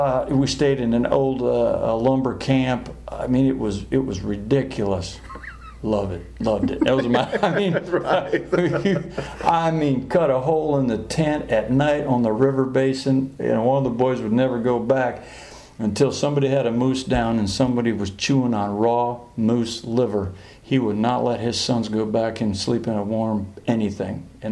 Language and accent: English; Michigan, United States; When I grew up in Michigan, from about the age of 14